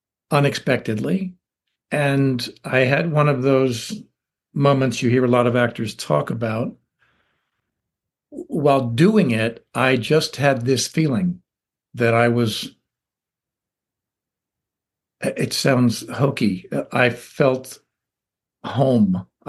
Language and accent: English; Washington, District of Columbia, United States; So I was in my hometown of Washington, D.C., and I started doing plays in little theaters.